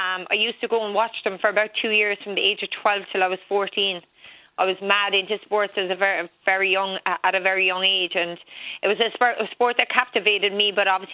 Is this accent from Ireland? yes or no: yes; Carrigeen, Ireland; because unfortunately I'm from Carrigeen, the wilderness